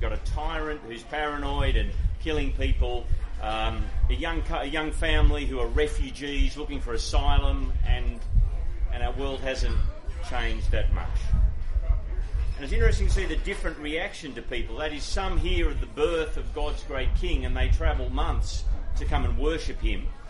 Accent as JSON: {"language": "English", "town": "Grafton", "country": "United States", "tie": "born or raised there", "said": "And I grew up in Grafton, and before you think Grafton's Nowheresville, Grafton's a thriving little metropolis"}